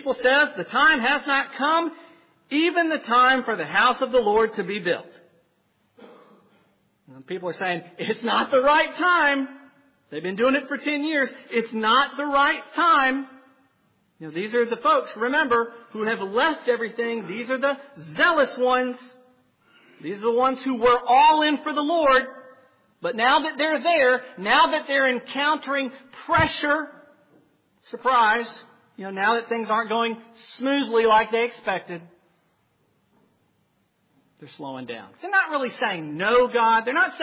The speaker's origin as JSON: {"language": "English", "town": "Dallas", "region": "Texas", "country": "United States", "said": "You know, I'm from Dallas, as some of you all know. We're still in the Bible Belt, so similar neck of the woods."}